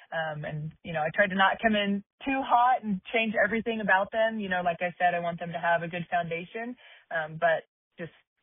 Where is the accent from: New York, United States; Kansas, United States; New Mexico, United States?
Kansas, United States; Wichita; Because like you said, you know, I'm from Wichita. I bounced around a little bit.